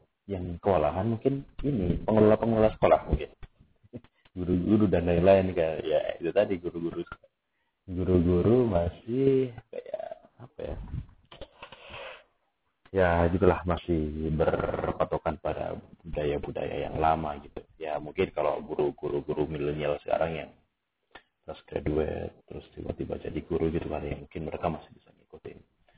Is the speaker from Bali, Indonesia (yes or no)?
no; South Sulawesi, Indonesia; now in Yogyakarta, Indonesia; saya adalah putra daerah. Bukan putra daerah Jogja, maksudnya putra daerah dari tempat saya, dari Jakarta gitu, di Sulawesi Selatan. Terus diutus datang ke Jogja untuk ya belajar